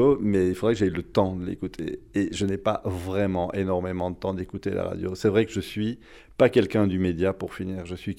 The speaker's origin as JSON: {"language": "French", "country": "Belgium", "said": "est arrivé en Belgique, puisque je suis belge"}